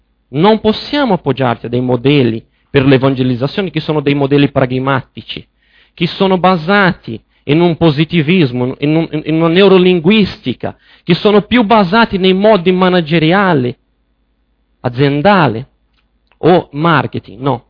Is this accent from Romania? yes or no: no; Brazil; volevo, da buon brasiliano, volevo parlarvi oggi di calcio anche, sia perché mi manca il Brasile